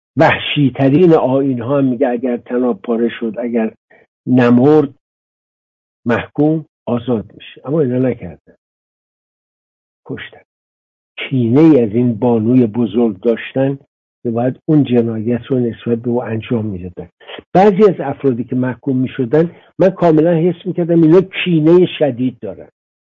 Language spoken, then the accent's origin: Persian; Iran; گفتم من ایرانیم، اجدادم من ایرانیان و افتخار میکنم ایرانی.